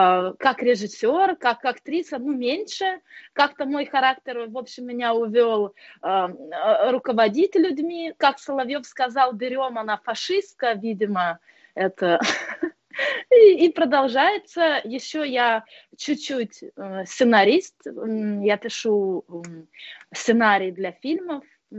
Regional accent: Lithuania; Russian is a second language; moved away as an adult; now in Russia; Да, я родилась и выросла в Литве. Не знала ни одного русского слова, только маты.

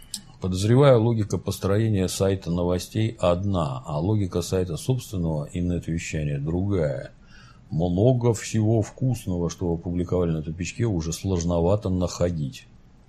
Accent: Ukraine; Я родился на Украине, там же в школу пошел. Украинский язык принудительно начинали изучать со второго класса.

